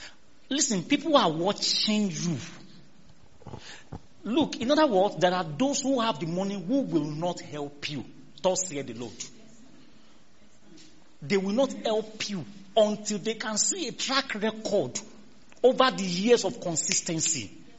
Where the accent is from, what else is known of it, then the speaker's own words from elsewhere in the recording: Ghana; I'm a Ghanaian